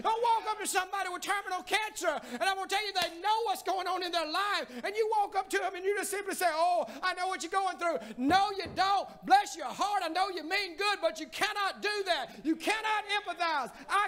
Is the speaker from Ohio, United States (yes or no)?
no; Alabama, United States; I'm born and raised in East Central Alabama. There's a Baptist church on every corner. Everybody's preaching the gospel.